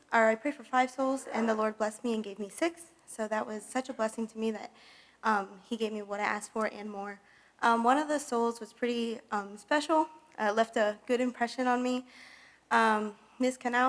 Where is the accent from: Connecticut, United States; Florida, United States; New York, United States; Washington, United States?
Florida, United States; Fort Myers; we actually went to my hometown. I'm from Fort Myers. I was from a little church, Slater Road Baptist Church